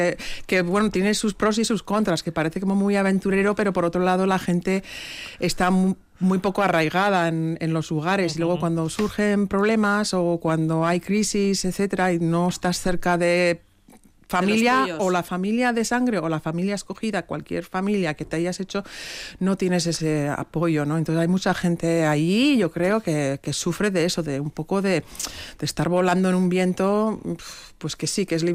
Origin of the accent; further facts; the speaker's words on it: Los Angeles, California, United States; born there; yo nací en Los Ángeles